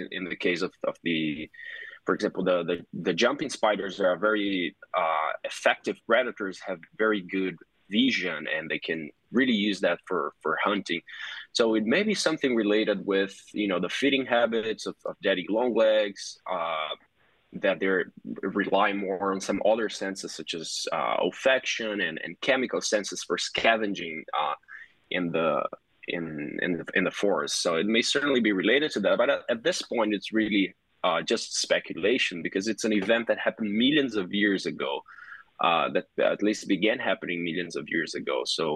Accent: Brazil; I'm originally from Brazil, and it's the country with the highest diversity of species

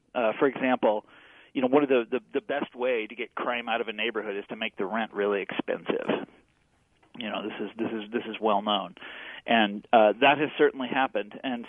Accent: Kansas City, Missouri, United States; So I'm from Kansas City. And Kansas City, I imagine, was a real city once too.

